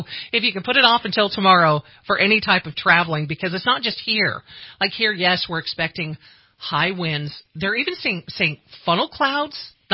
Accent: Reading, Pennsylvania, United States; I grew up in Reading, love the area

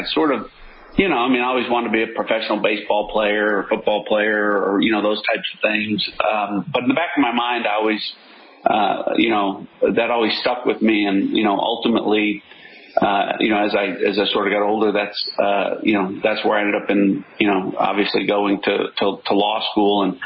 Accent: Illinois, United States; moved away as an adult; now in Texas, United States; I grew up in Illinois. I was born and raised in Illinois. And, you know, I've been in Texas ever since

